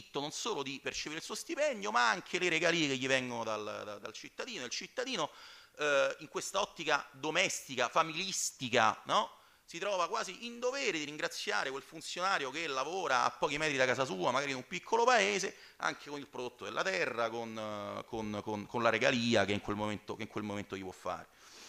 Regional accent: Rome, Lazio, Italy; Io ricordo, sono di Roma, io ricordo ancora il rumore delle bombe del 28 luglio del 1993

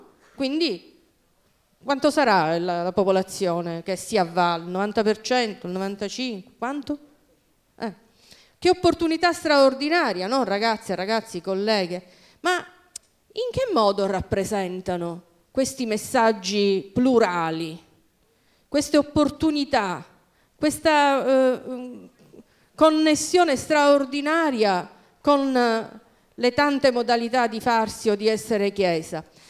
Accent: Palermo, Sicily, Italy; mi occupo appassionatamente da palermitana quasi sessantenne di conoscere e contrastare la mafia

